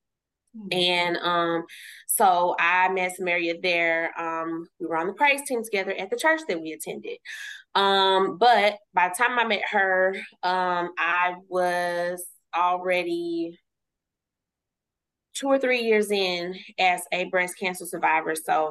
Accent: Dallas, Texas, United States; Well, I'm originally from Dallas, Texas, born and raised.

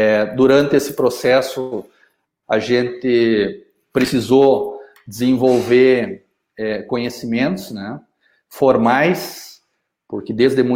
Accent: Santo Ângelo, Rio Grande do Sul, Brazil; Eu sou de Santo Ângelo, sou natural daqui, né? Estudei no Colégio Santo Ângelo, no Marista.

